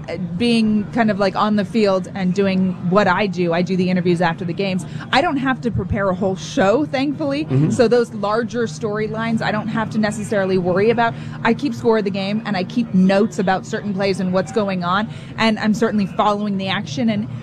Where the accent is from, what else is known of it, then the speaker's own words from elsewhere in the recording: California, United States; I'm from California, so I'm a little partial to traveling to the California cities.